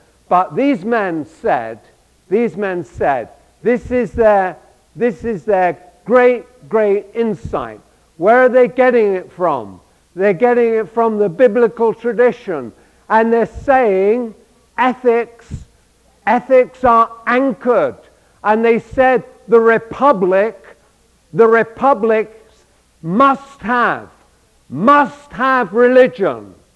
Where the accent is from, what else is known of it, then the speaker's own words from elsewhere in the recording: England, United Kingdom; when I was growing up. If you're growing up in England, you don't learn much about Benjamin Franklin and George Washington and all those people.